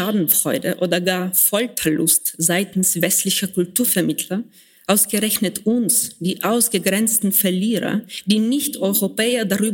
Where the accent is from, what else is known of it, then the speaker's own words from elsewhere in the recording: Ukraine; Die Frau konnte sich nicht einmal vorstellen, ein Land mit einem solchen komischen Namen Ukraine auf ihrem Kontinent zu haben.